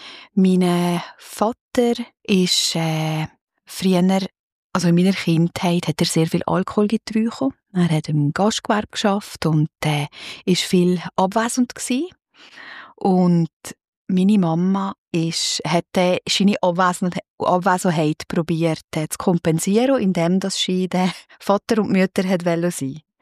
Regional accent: Naters, Valais, Switzerland; Ja, also ich bin in Natersch aufgewachsen. Ich habe ältere Brüder. Wir sind, wie du gesagt hast, katholisch aufgewachsen

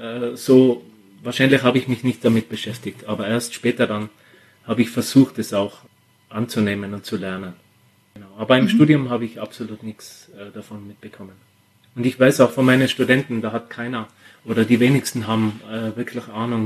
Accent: Austria; wir als Österreicher, wir sind immer sehr heimatverbunden.

